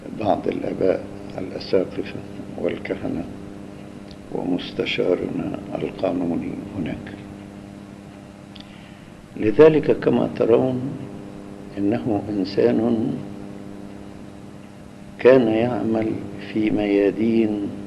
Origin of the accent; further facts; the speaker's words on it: Egypt; وفي خدمة بلادنا مصر وفي محبة وطننا العزيز،